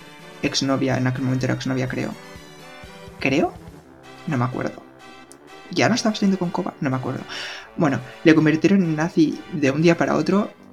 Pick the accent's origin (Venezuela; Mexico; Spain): Spain; soy español, a veces pronuncio bien en inglés, a veces pronuncio mal